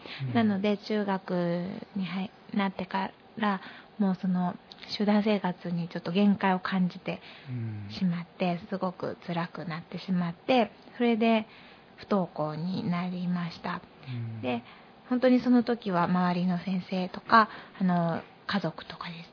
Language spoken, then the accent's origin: Japanese; Kanagawa, Japan; 神奈川県から来ました。そして、私の両親はクリスチャンで、小さい時から教会に行っていて、